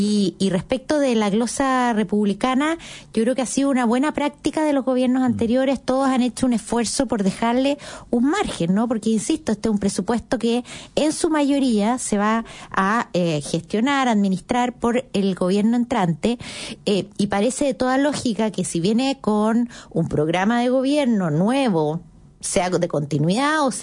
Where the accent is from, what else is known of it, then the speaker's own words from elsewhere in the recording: Chile; Y la verdad es que somos todos los chilenos los que aportamos a ese fondo común, ¿no?